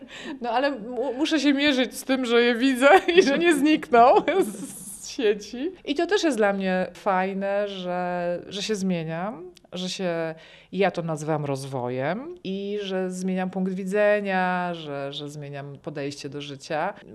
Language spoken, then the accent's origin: Polish; Częstochowa, Silesian Voivodeship, Poland; now in Gdynia, Poland; pochodzę z miasta, które jest też młodym miastem, tak jak Gdynia i mniej więcej podobnie jakoś tam rozwijającym się